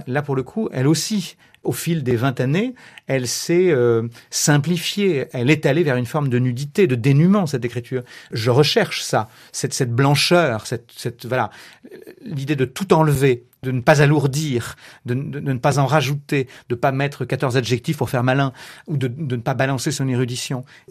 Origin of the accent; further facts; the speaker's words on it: Barbezieux, Nouvelle-Aquitaine, France; Moi, j'ai grandi à Barbezieux, en Charente, qui est une ville de 4000 habitants. Oui, la grande ville la plus proche à 35 km, c'est Angoulême, c'est vous dire. Bon. Mais en plus, j'ai grandi même dans un village après qui s'appelle Lamérac, qui fait 160 habitants